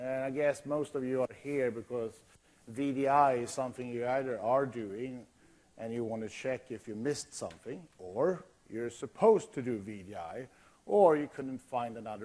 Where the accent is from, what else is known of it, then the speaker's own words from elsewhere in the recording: Sweden; I'm from Sweden, which is over there.